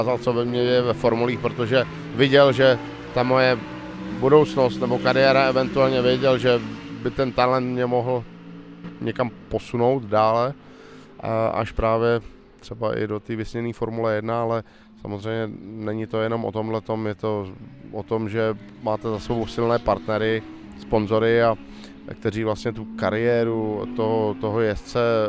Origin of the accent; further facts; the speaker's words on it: Liberec, Liberec Region, Czechia; Jelikož jsem z Liberce, tak jsme hodně sam lyžoval už, já nevím, od nějakých 3, 4, 5 let.